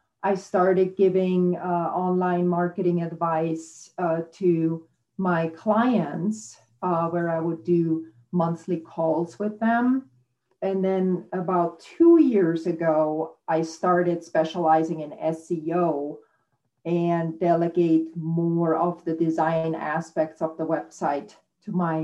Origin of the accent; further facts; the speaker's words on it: Zermatt, Valais, Switzerland; English is a second language; the Alps of my hometown, Zermatt in Switzerland, where I grew up.